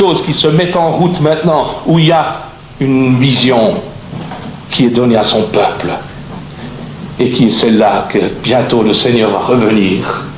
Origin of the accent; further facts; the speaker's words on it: Bern, Switzerland; je suis originaire de l'Oberland bernois.